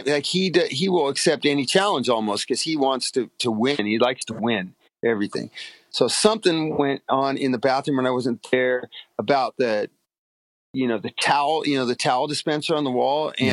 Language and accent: English; Long Beach, California, United States; and I grew up in Long Beach, and I know I'm not tough